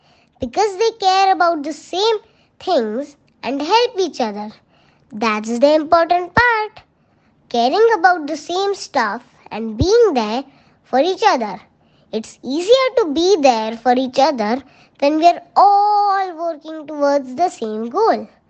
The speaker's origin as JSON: {"language": "English", "country": "India", "said": "I come from India, a country that's famous worldwide for people coming together even though we are all different."}